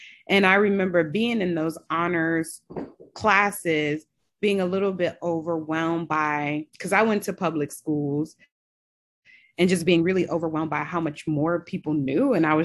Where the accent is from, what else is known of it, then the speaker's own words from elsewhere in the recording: New York, United States; I'm from New York, from a predominantly West Indian community. You know, my family's from a predominantly Black country.